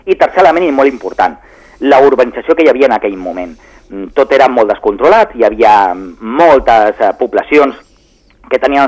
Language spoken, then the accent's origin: Catalan; Rubí, Catalonia, Spain; jo sóc de Rubí